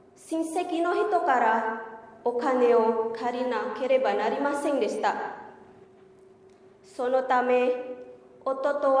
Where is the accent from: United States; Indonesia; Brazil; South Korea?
Indonesia; Japanese is a second language; now in Japan; インドネシアから参りました、 … 阿蘇の里で介護士として仕事をしております。